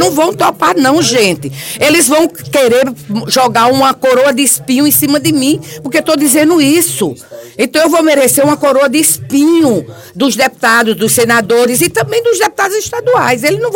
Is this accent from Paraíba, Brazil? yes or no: yes; São José de Piranhas, Paraíba, Brazil; É por isso que eu quero ser candidata a prefeito em São José de Piranhas, na minha terra